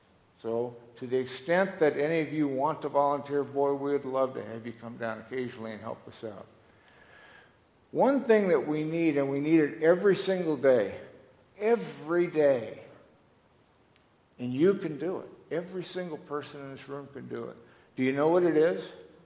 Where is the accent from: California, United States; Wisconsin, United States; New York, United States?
California, United States; now in Arizona, United States; I'm originally from California. I came over here in 1963